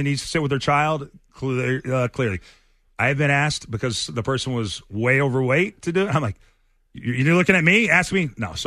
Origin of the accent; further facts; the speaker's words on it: Houston, Texas, United States; also born or lived in San Diego, California; I grew up in two places, I should say. I've lived many places, but I grew up in Houston, Texas, and then San Diego, California, right?